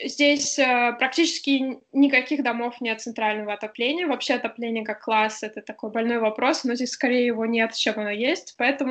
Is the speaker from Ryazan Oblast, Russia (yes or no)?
no; Tomsk, Tomsk Oblast, Russia; born there; also born or lived in Brussels, Belgium / Novosibirsk; Я родилась в Томске и отучилась там в университете. Потом я поступила в магистратуру и училась в Бельгии. В Брюсселе жила около года.